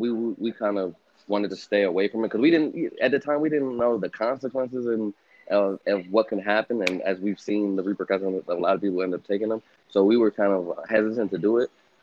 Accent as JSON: {"language": "English", "country": "Jamaica", "also_born_or_lived": "New York / Florida", "said": "And we had similar backgrounds and similar stories, being both Jamaican, having lived in New York and lived in Florida as well."}